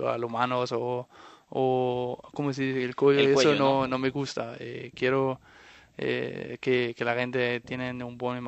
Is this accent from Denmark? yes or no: yes; Denmark; now in Spain; No, yo no soy un típico danés así, nórdico. Yo creo que soy más del sur, no sé por qué, pero me gusta más la vida y el fútbol aquí en el sur de Europa y en España